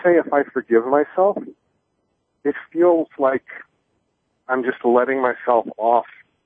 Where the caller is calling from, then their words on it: Cambridge, Massachusetts, United States; I'm calling you from Cambridge, Massachusetts, outside of a courthouse.